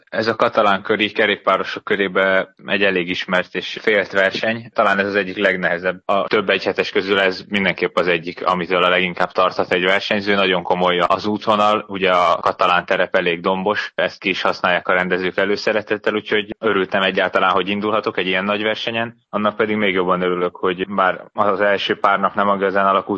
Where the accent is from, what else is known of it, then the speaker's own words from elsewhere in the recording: Hungary; Sok szerepe talán nincs annak, hogy én magyar vagyok, szerencsére nem kezelnek külön.